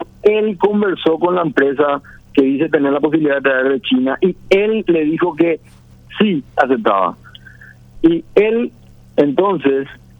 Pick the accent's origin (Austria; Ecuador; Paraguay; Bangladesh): Paraguay; como ciudadano paraguayo